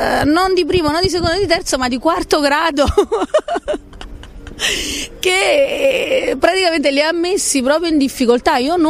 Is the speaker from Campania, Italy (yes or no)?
yes; San Giorgio a Cremano, Campania, Italy; No, io sono napoletana, però sono di San Giorgio a Cremano, quindi c'è un sindaco.